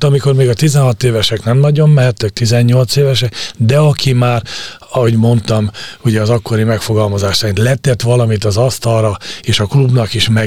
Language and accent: Hungarian; Szabolcs-Szatmár-Bereg, Hungary; born there; szabolcsi születésű vagyok